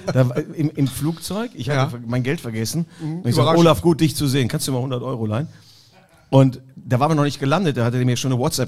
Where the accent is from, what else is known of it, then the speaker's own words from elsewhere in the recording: Neuss, North Rhine-Westphalia, Germany; also born or lived in Düsseldorf; Nein, bin ja hier in Düsseldorf geboren und dann in Neuss.